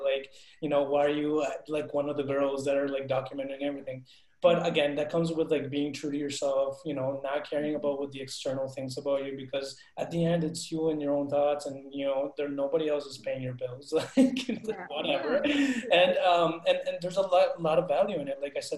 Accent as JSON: {"language": "English", "town": "Bogota", "region": "Bogotá Capital District", "country": "Colombia", "said": "I'm a Latino student. I'm originally from Bogota, Colombia"}